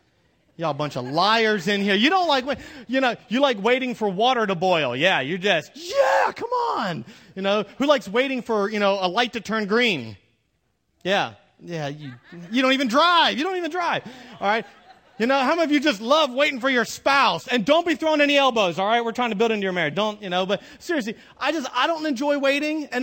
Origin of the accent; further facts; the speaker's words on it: Pennsylvania, United States; I don't know if it's because I grew up in the North. You know, I grew up in PA, and I can't stand being late.